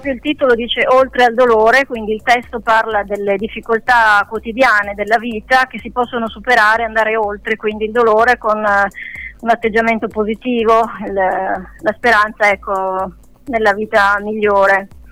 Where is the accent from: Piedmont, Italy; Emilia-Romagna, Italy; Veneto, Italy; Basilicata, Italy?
Piedmont, Italy; Biella; È stato girato nel biellese, visto che io sono di Biella, per le parti di montagna.